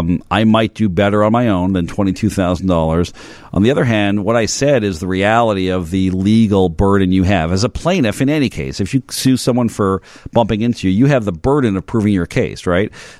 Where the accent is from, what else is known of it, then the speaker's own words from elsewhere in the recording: Canada; I'm Canadian, so I grew up with hockey.